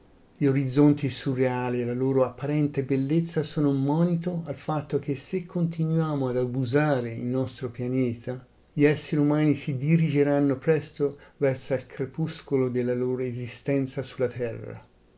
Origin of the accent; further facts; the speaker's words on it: Siena, Tuscany, Italy; born there; fortezza medicea cinquecentesca di Siena, Italia, la mia città, il mio paese di nascita.